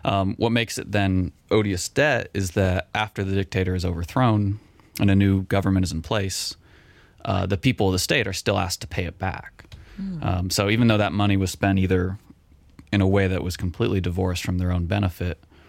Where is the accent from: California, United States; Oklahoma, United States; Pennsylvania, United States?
California, United States; Berkeley; I'm from Berkeley, which is not very exciting, I guess, but that's where I live now with my family.